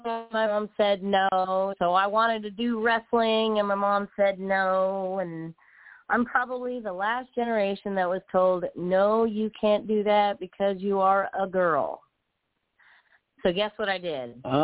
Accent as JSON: {"language": "English", "town": "Adak", "region": "Alaska", "country": "United States", "tie": "born there", "said": "I'm a military brat. I was born in Adak, Alaska, and we moved everywhere. So I've been to like 32 states and Canada, and the list goes on."}